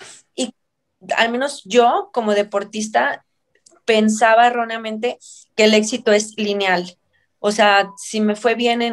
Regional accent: Mexico; no somos mexicanos contra mexicanos, debemos hacer unos contra el mundo.

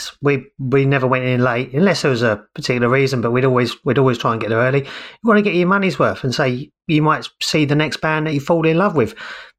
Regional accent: Cheam, London, United Kingdom; Yeah, I'm from Cheam.

